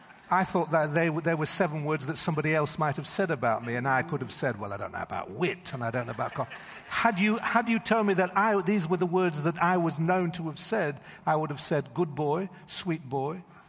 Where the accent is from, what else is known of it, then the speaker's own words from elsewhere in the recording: England, United Kingdom; I was full of a sense of being an Englishman. I went to an English university.